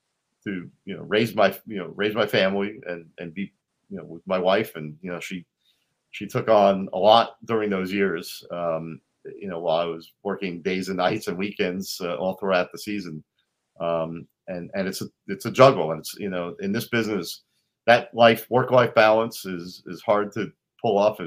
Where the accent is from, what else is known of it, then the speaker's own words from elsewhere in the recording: New York, United States; When I first got down there in 2003, everybody knew I was coming from New York.